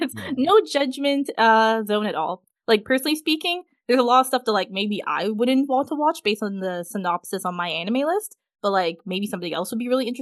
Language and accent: English; Canada; I'm a Canadian. I don't know what's going on over there.